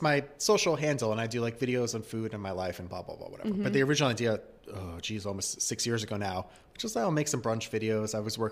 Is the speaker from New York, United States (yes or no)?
yes; New York, United States; I grew up in Westchester.